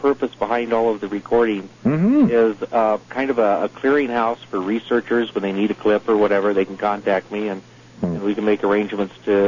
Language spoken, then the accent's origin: English; Iowa, United States; when I was very small growing up in Iowa, knee-high to a toad